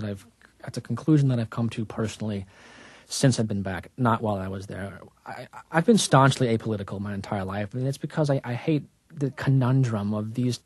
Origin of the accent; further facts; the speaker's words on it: Utah, United States; I was raised in Utah as a Mormon.